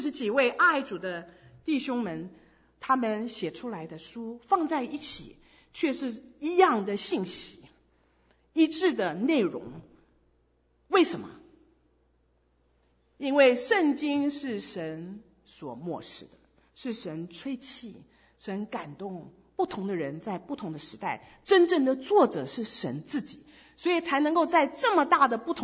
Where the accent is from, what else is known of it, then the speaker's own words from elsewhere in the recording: China; 你看我们中国人最喜欢小孩，不是医生就是律师，对不对？